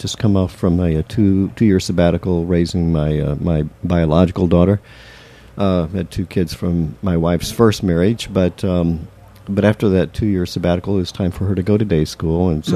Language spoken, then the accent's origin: English; Brazil; And then growing up in Brazil a few years later, we were told that we shouldn't have any dairy products unless the milk is parboiled